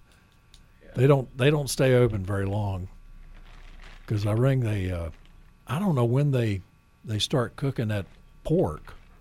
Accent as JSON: {"language": "English", "town": "Nashville", "region": "Tennessee", "country": "United States", "tie": "born or raised there", "said": "That's the way it is in my hometown of Nashville."}